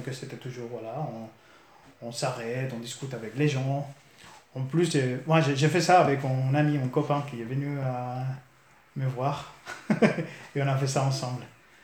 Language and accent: French; Spain; je devais choisir entre rentrer chez moi en Espagne ou partir à la rencontre de ma copine